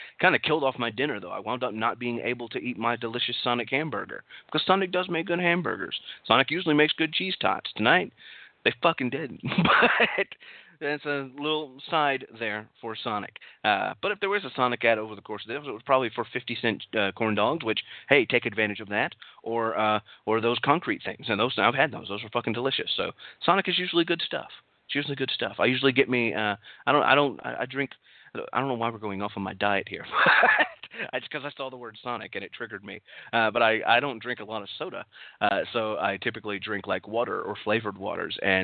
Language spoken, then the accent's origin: English; Henderson, Texas, United States; I actually am now living in my hometown. And my hometown has the first Dairy Queen in all of Texas is in Henderson, Texas.